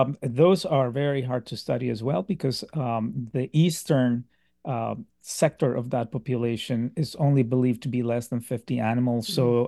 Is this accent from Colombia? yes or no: yes; Bogota, Bogotá, Colombia; Well, I grew up in Bogota, Colombia, which is high up in the Andes, nowhere near the ocean